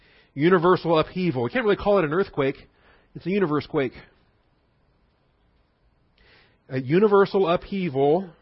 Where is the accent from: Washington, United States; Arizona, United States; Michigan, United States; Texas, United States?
Washington, United States; You know, I was a kid when Mount St. Helens exploded. I grew up in Washington State